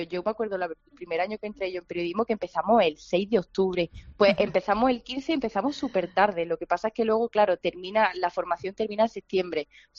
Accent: Granada, Andalusia, Spain; also born or lived in Málaga; llevaba casi 5 años en Málaga, yo soy de Granada, y por venirme a estudiar lo que yo he querido siempre, periodismo, pues me vine aquí a Málaga, y ahora pues al final resulta que me voy para Madrid

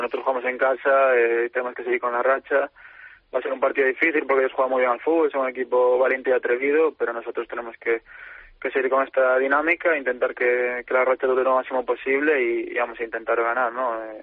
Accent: Galicia, Spain; somos pues muchos gallegos

